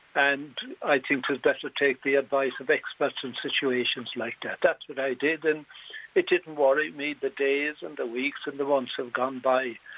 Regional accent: Dingle, Munster, Ireland; born there; moved away; I was born in Dingle, returned there every year since I left it. I know a lot of people there

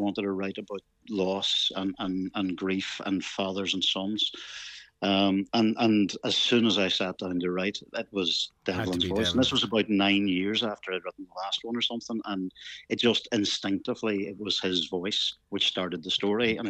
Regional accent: Derry, Northern Ireland, United Kingdom; because I grew up in Derry, which is also kind of split by a river.

